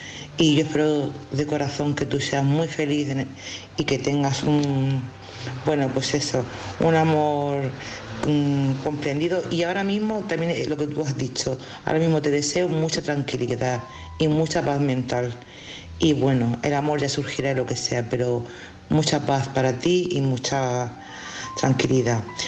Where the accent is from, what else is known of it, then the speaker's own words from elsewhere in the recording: Cádiz, Andalusia, Spain; de Cádiz.